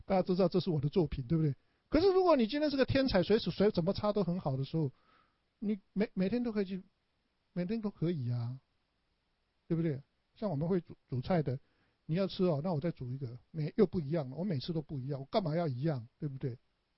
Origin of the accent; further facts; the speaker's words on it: Taiwan; 我们台湾人说吃药